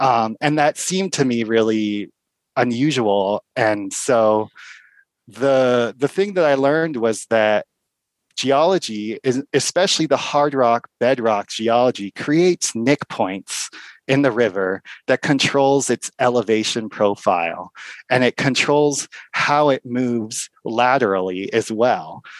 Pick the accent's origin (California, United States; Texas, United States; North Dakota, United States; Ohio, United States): California, United States; now in Silver City, United States; Well, the interesting thing is I'm from California, and you would think that the geology in California is the most diverse. And that, so I was surprised when I moved to Silver City